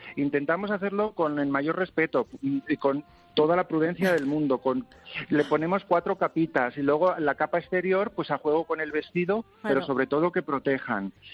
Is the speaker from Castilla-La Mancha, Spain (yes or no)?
yes; Miguel Esteban, Castilla-La Mancha, Spain; Mi pueblo, que es Miguel Esteban, ya es conocido por el pueblo de las madrinas, el pueblo de las novias, fíjate, en pleno corazón de La Mancha.